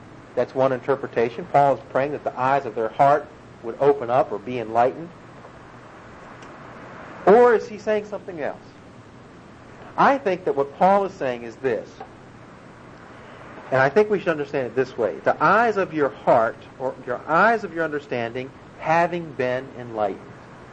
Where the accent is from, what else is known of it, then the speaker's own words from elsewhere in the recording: Washington, District of Columbia, United States; Val and I have an ongoing rivalry since I'm from Washington, D.C. area.